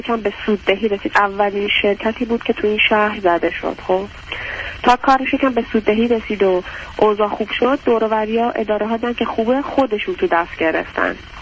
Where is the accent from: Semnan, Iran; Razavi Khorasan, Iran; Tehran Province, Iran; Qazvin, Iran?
Tehran Province, Iran; Tehran; الان 4 ساله که اومدیم خونه خودمون و من از تهران اومدم به یه شهرستانی چون کار شوهرم اونجا.